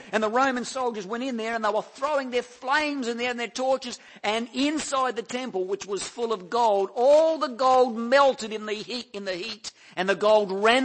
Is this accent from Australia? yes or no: yes; Adelaide, South Australia, Australia; I come from Adelaide.